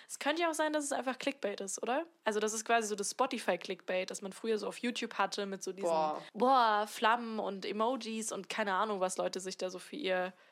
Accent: Saarland, Germany; nämlich wo ich herkomme. Und da habe ich halt gesagt, aus dem Saarland.

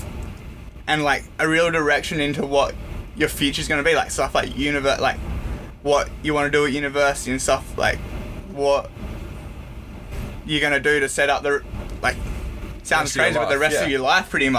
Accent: Denmark; obviously, growing up in Denmark, I've sort of, like, been around the ocean my whole life since I was born there.

